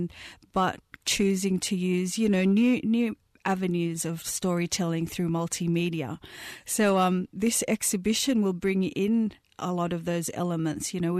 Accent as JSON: {"language": "English", "country": "Fiji", "tie": "born there", "said": "even though I was born in Fiji, I've been heavily involved with the Australian hip-hop scene for close to 20 years now."}